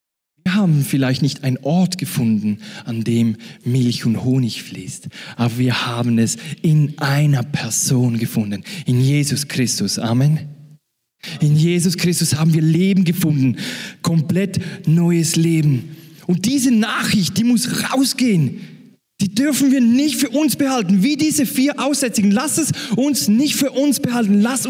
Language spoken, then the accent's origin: German; Switzerland; ich bin aus der Schweiz, falls ihr es noch nicht gemerkt habt mit meinem super Deutsch. Ich komme aus der Schweiz.